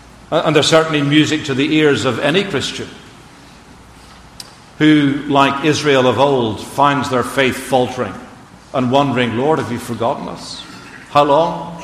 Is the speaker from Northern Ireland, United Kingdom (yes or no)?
yes; Northern Ireland, United Kingdom; When we were growing up in Ireland, in the midst of the troubles